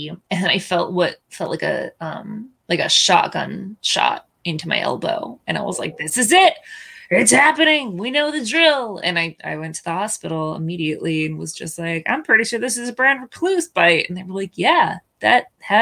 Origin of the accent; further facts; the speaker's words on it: State College, Pennsylvania, United States; Fun fact, I grew up in Penn State.